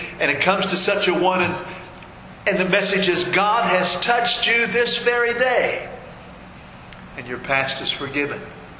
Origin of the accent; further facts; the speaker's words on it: Locklin, Maryland, United States; also born or lived in Oakland, Maryland; Well, actually, I grew up in Locklin, Maryland, 2 hours from Oakland.